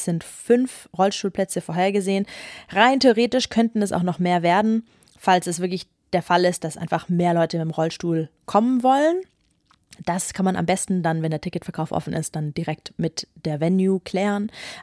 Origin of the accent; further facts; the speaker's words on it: Germany; also born or lived in Spain; Also ich bin zweisprachig aufgewachsen. Deutsch und Spanisch. Mein Vater ist Spanier, meine Mutter ist Deutsche. Ich bin größtenteils in Deutschland aufgewachsen, aber teilweise waren wir auch in Spanien, auch in der Schule.